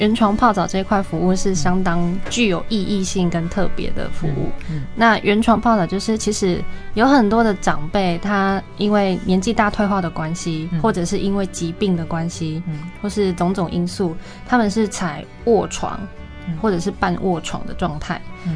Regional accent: Yunlin County, Taiwan; 对，我是本地人。

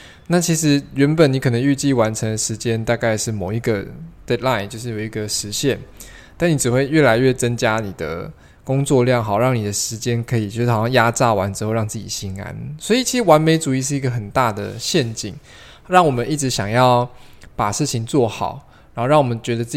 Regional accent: Taiwan; 尤其我们台湾人蛮多长辈都认为是可以过劳

